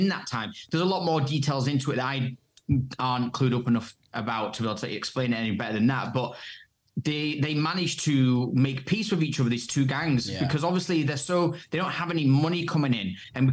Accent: Blackpool, North West England, United Kingdom; now in United States; I am from Blackpool. I was like a massive chav. I was a little shit.

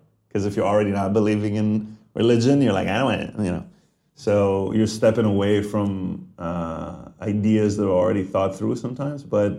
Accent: Israel; I grew up in Israel

